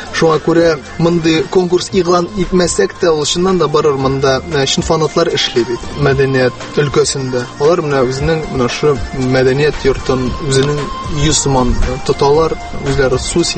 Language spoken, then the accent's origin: Tatar; Aznakayevo, Tatarstan, Russia; Азнакай минем туган ягым, мин үзем сәхнә артында үскән кеше.